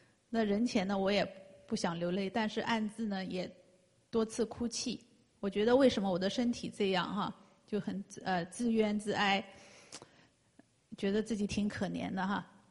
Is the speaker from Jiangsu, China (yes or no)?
yes; Nanjing, Jiangsu, China; moved away as an adult; now in Vancouver, Canada; 。我在1997年呢，是从南京的东南大学本科毕业以后，就留在南京工作。